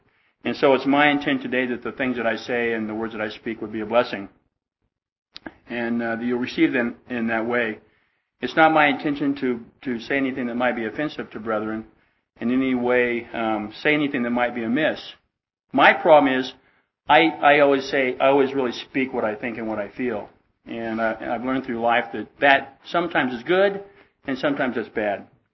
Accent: California, United States; he didn't tell you that I was from California, and I know the reason he did that, because he thinks I'm Canadian.

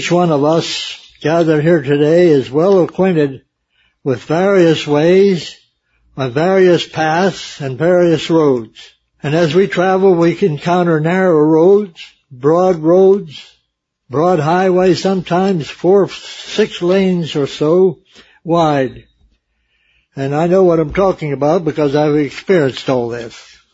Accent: West Newton, Pennsylvania, United States; See, I was a homebody from West Newton, Pennsylvania, and I didn't go too far away from home to find a wife.

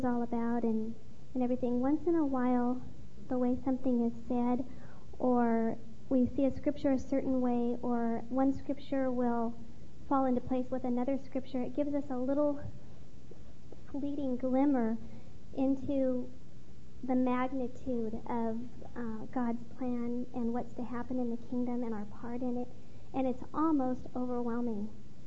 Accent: Sacramento, California, United States; I'll go next. … from Sacramento.

